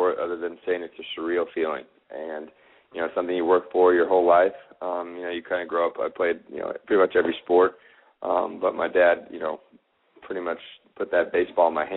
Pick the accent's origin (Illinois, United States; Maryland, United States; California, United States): California, United States; Stockton; I resided in Chandler, Arizona. And so I'm from Stockton, California, and not being able to, be home for the first time with the family or the mom, was tough.